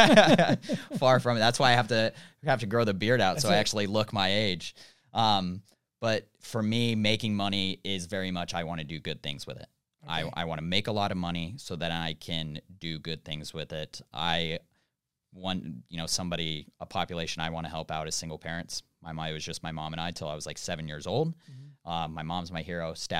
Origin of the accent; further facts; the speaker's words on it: North Carolina, United States; also born or lived in Reno, Nevada; Yeah, Reno, Nevada till I was about 7 years old, and then for the most part grew up in North Carolina.